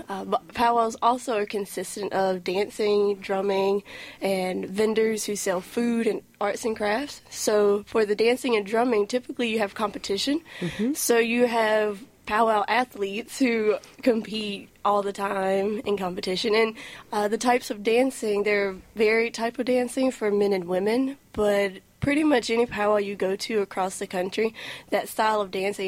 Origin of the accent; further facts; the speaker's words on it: North Carolina, United States; He's from Colorado, and I'm from North Carolina.